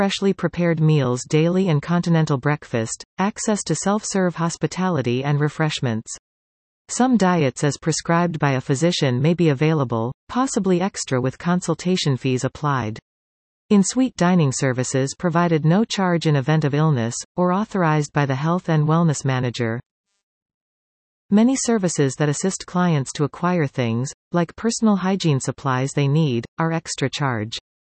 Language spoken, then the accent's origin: English; Bradford, Ontario, Canada; in my hometown of Bradford, Ont.